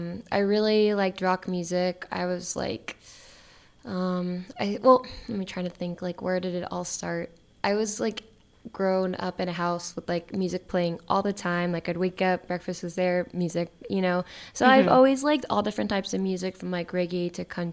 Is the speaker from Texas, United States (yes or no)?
yes; McAllen, Texas, United States; So where I'm from, there's a place called McAllen, Texas.